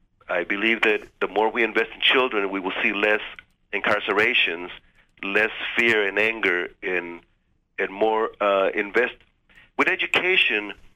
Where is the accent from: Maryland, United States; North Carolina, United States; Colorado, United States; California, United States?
California, United States; San Francisco; I grew up in San Francisco at a time when it was ground zero for consciousness revolution and expansion.